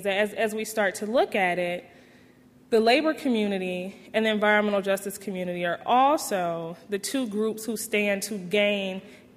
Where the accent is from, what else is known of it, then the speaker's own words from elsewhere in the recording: Detroit, Michigan, United States; I'm originally from Detroit.